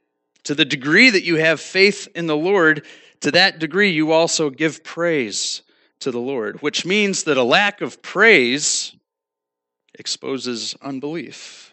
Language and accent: English; New York, United States; Well, I grew up in Western New York in a small town near Buffalo. I studied at the University at Buffalo, and then I lived in the city there for a few years.